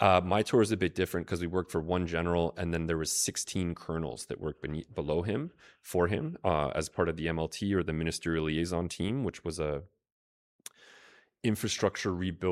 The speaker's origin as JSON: {"language": "English", "town": "Mississauga", "region": "Ontario", "country": "Canada", "tie": "born or raised there", "said": "Yeah, so I grew up in Mississauga, so just outside Toronto. I guess that's part of the GTA."}